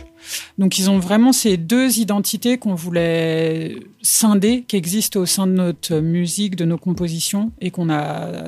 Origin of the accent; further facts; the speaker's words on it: France; parce qu'on est français, on chante en anglais